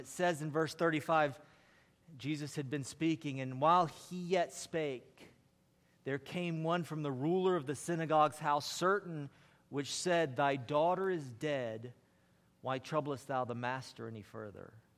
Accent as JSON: {"language": "English", "region": "Georgia", "country": "United States", "tie": "born or raised there", "said": "I grew up in South Georgia, in the deep South"}